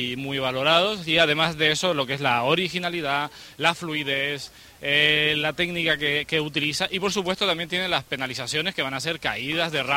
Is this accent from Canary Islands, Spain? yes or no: yes; Canary Islands, Spain; accent: Canarian; como podrás notar por mi acento, yo soy canario.